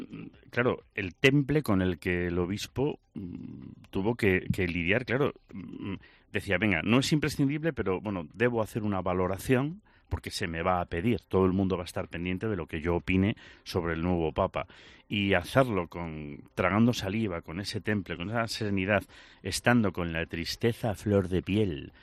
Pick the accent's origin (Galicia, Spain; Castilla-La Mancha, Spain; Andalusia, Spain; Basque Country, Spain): Galicia, Spain; now in Zamora, Spain; yo, que soy gallego de origen, aunque yeah, adoptado de Zamora